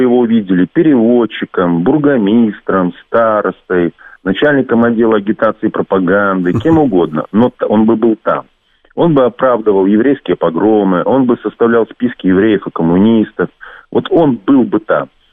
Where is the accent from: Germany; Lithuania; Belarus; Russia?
Belarus; как я, белорус, должен относиться